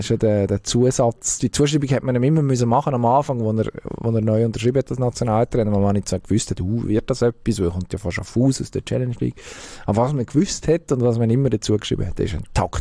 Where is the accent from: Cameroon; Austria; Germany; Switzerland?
Switzerland; da können wir uns als Schweizer, als Fußballnation Schweiz im Moment natürlich schon strecken